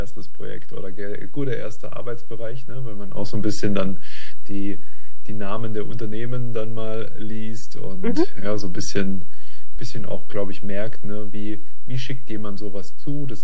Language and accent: German; Baden-Württemberg, Germany; also ich selber bin ja auch aus dem Rems-Murr-Kreis, also ich weiß quasi, was da alles so los ist, ne, in der großen Region.